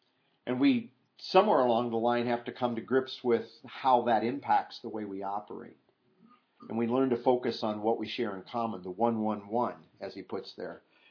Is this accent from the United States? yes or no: yes; Midwest, United States; The joke was, because I was from Norwegian country in the Midwest, if you had a potluck, you could be guaranteed just about everything was covered in white sauce and cheese.